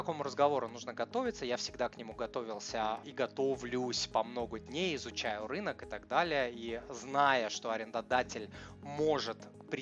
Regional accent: Saint Petersburg, Russia; подъезд или парадная, да, я же из Питера

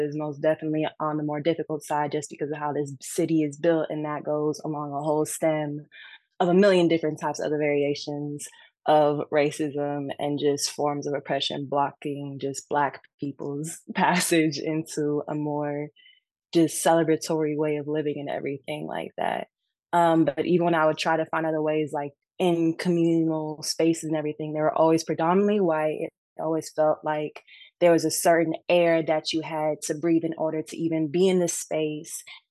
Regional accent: Seattle, Washington, United States; now in Los Angeles, United States; one of the driving forces was that I'm from Seattle, and Seattle is nicknamed Emerald City.

